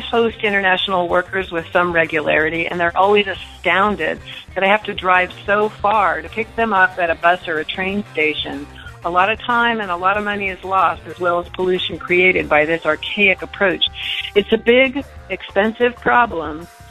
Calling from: Olympia, Washington, United States; I'm calling from Olympia, Washington.

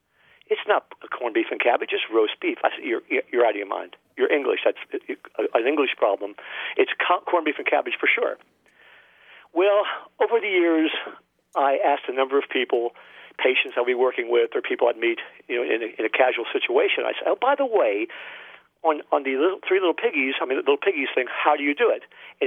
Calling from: Sebastian, Florida, United States; from Sebastian, Florida.

